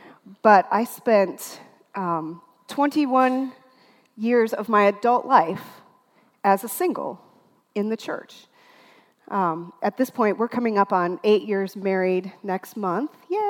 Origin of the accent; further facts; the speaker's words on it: Minnesota, United States; I grew up in Minnesota, and I grew up in a largely German Catholic family, but very non-traditional type of Catholic church.